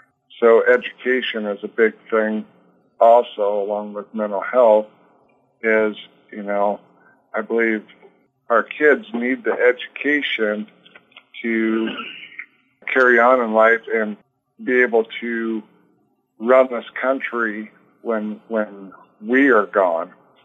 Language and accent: English; Monticello, Iowa, United States; I was born and raised in Monticello, Iowa. Grew up, you know, learning the values of being a hard worker. You know, my grandparents, we had a family farm.